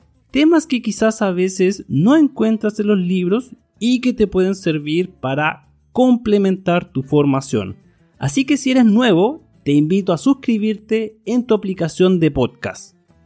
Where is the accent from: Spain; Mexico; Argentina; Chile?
Chile; soy de Chile, Sudamérica